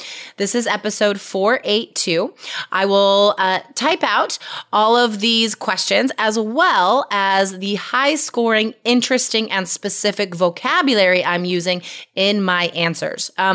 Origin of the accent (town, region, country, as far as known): United States